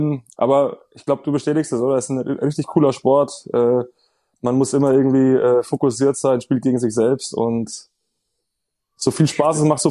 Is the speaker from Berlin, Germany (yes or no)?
no; Würzburg, Bavaria, Germany; Ich komme aus Würzburg